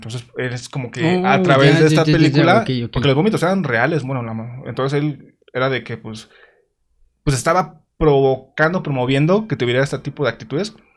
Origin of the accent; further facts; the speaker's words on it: Mexico; siendo mexicano, te da como culito ver